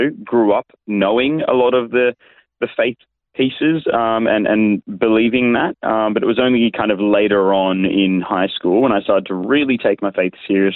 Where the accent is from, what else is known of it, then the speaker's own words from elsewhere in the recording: Sydney, New South Wales, Australia; Like you said, I was born here in Sydney. I was raised here as well, Southwest Sydney to be more specific.